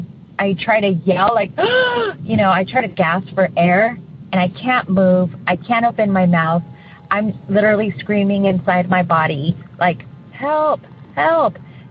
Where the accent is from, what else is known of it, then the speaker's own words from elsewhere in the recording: San Diego, California, United States; I'm from San Diego, and I love your show.